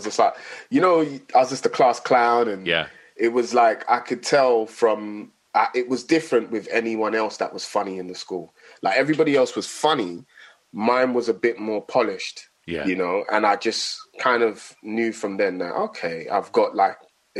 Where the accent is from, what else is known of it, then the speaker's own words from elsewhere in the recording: Tottenham, London, United Kingdom; I grew up in Tottenham, but that was like one of the schools that was around the area.